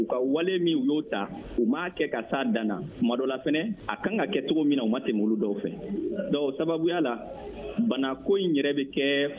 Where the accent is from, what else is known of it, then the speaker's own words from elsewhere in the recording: Mali; je suis malien je vis parmi les uns et les autres